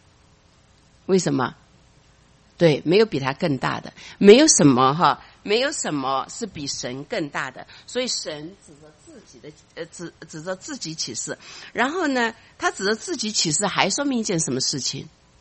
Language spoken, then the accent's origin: Chinese; China; 所以你看见人那其实这个跟我们中国人也蛮相像。